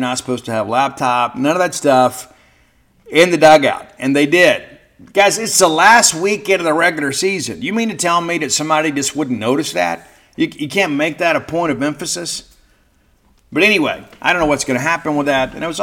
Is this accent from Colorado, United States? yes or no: no; Mississippi, United States; I'm from South Mississippi. I'm required to get ranch dressing on my salad. And so it is a tenet of being from the 601 that you have to use ranch dressing on everything.